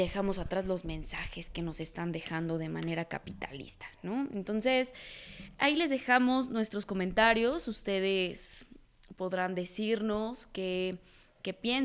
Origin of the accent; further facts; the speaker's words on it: Mexico; nos encontramos con Coco, por ejemplo, que también nos inundó siendo mexicanos.